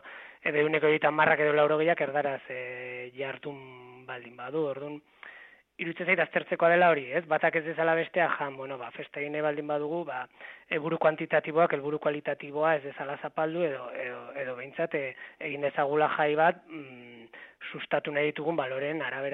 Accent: Irun, Basque Country, Spain; behintzat Irunen gure herrian eta baita ere

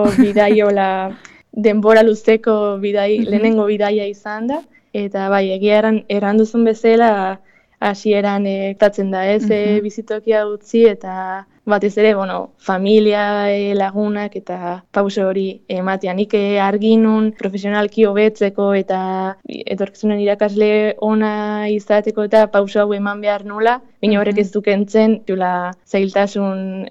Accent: Lesaka, Navarre, Spain; Lesakan musika eskolan hasi nintzen txikia nintzenean hango aur gehienak bezala

